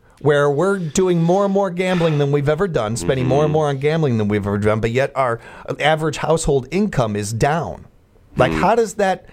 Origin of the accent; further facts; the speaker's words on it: Illinois, United States; born there; Forget the fact that I was born in Illinois.